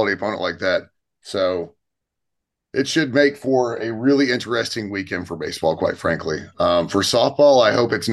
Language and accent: English; Houston, Texas, United States; I didn't grow up where I didn't grow up playing hockey. I grew up outside of Houston.